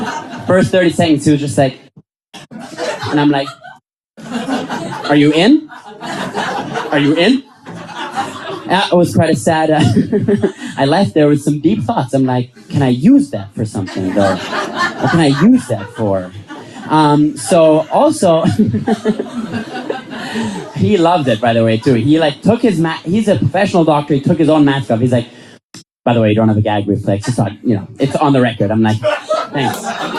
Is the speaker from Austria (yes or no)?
yes; Vienna, Austria; English is a second language; I'm from Vienna